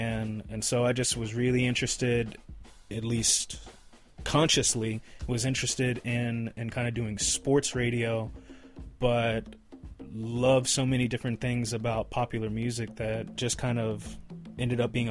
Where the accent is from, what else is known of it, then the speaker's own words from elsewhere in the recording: Atlanta, Georgia, United States; I mean, that was a way that I learned about music and all kind of varieties of music growing up in Atlanta